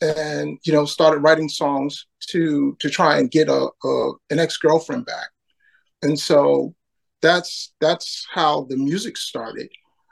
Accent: New York City, New York, United States; also born or lived in Maryland / South Carolina / Texas; I got to see the world from the perspective of a military brat, and I got to see it from the, growing up in New York City perspective, which is always a bit interesting.

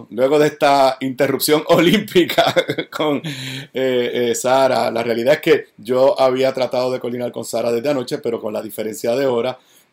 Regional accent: Puerto Rico; Nosotros somos exigentes los puertorriqueños.

